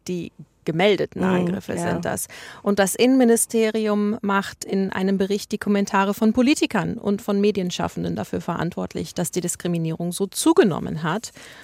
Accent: Berlin, Germany; Also ich komme ja aus Berlin

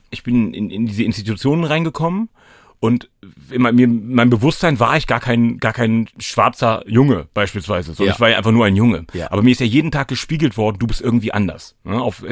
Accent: Hanover, Lower Saxony, Germany; Ich sage immer traurigerweise mein ganzes Leben schon im gleichen Stadtteil. Also ich komme aus Hannover-Linden. Ich habe es nur geschafft, von Linden-Nord nach Linden-Süd zu ziehen.

